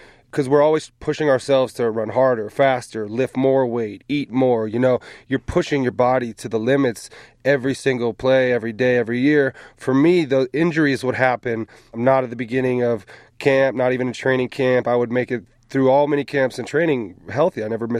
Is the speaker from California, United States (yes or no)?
yes; California, United States; Yeah, so I'm from California. I went to college there.